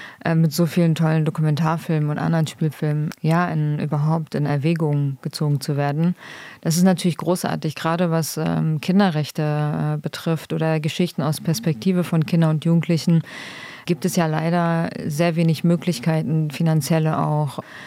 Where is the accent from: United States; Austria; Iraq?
Iraq; Kurdistan Region; German is a second language; now in Germany; Ich als Kurdin bin ja 96 nach Deutschland gekommen, aus dem irakischen Teil